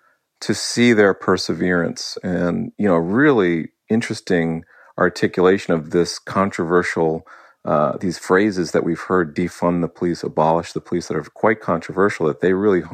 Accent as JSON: {"language": "English", "region": "New England", "country": "United States", "tie": "born or raised there", "said": "It's like a snow day. I grew up in New England."}